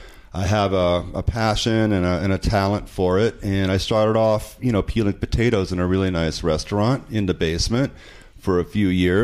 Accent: Newfoundland and Labrador, Canada; born there; also born or lived in France / Germany / United States; I was born in Newfoundland on a, my father was in the military, so we were stationed up north. And after Newfoundland, we moved to Europe, where I lived in France, I lived in Germany.

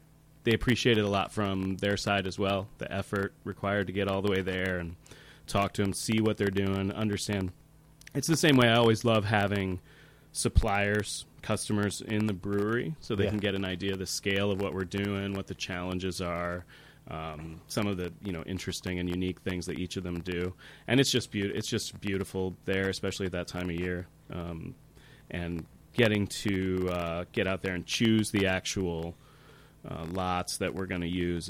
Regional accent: Binghamton, New York, United States; also born or lived in Poughkeepsie; I was actually born here in the Hudson Valley. Oh, really? I lived in Poughkeepsie for the first 5 or 6 years of my life. And then moved to Binghamton, where my mom had grown up.

